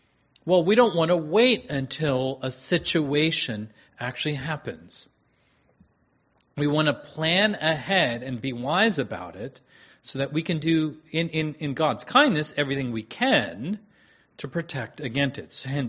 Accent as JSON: {"language": "English", "town": "Washington", "region": "District of Columbia", "country": "United States", "said": "Now, I come from Washington, D.C."}